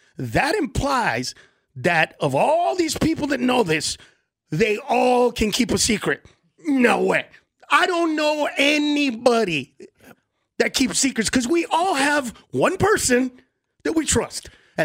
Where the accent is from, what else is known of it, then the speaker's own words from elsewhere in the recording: California, United States; Bro, I'm from California.